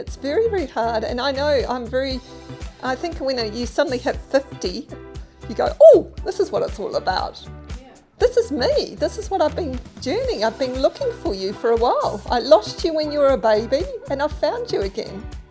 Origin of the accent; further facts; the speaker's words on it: Christchurch, Canterbury, New Zealand; born there; I was born in Christchurch in the spring of 1967.